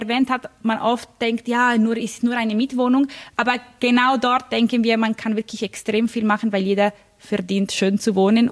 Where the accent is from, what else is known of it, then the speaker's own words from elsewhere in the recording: Milan, Lombardy, Italy; German is a second language; Ich komme eben aus Mailand, ich gehe regelmäßig dort und spaziere in der Stadt.